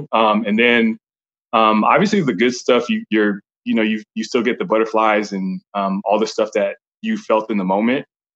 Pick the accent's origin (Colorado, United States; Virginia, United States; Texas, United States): Texas, United States; Allen; Yeah, I'm from Allen, Texas.